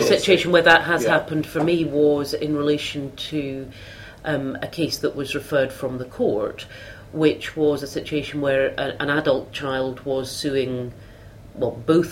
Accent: Scotland, United Kingdom; perhaps not sufficiently different for us as Scottish lawyers from the way we often work simply with our normal solicitor hat on

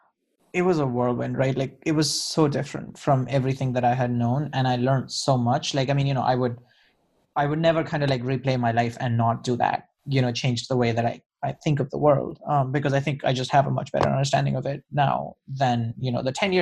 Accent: India; But we're both from developing countries. He's from Turkey and I'm from India.

